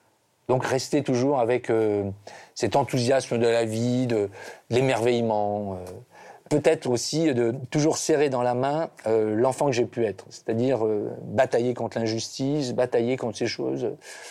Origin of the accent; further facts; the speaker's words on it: Cancale, Brittany, France; born there; je suis né à Cancale